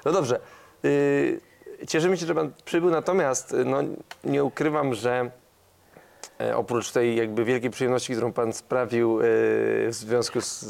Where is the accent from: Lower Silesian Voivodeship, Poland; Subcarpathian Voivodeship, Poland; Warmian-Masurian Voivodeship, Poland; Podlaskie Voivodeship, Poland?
Subcarpathian Voivodeship, Poland; Ja jestem z Podmielca.